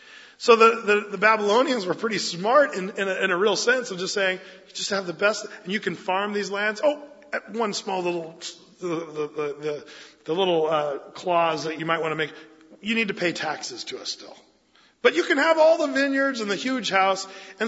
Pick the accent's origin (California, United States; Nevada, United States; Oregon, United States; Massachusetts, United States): Oregon, United States; Applegate; we had these little bikes and we'd ride them around our little property when we grew up in Applegate, Oregon.